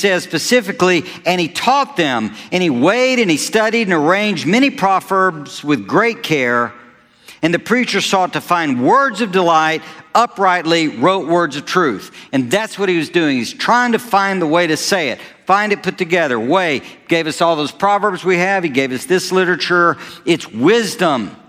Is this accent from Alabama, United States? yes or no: yes; Alabama, United States; Now, I grew up in Alabama.